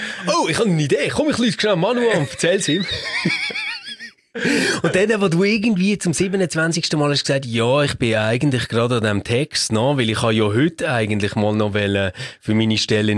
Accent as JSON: {"language": "German", "country": "Switzerland", "said": "was genau ist eigentlich los bei uns in der Schweiz, dass ich jeden Tag solche Fuck-Anrufe bekomme."}